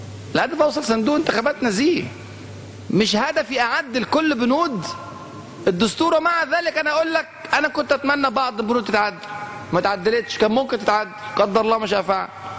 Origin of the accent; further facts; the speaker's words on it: Egypt; عندنا في مصر